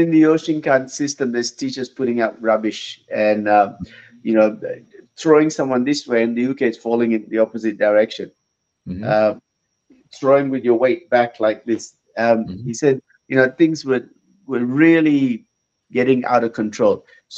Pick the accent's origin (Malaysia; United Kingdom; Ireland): Malaysia; Growing up in Malaysia, you know, training Aikido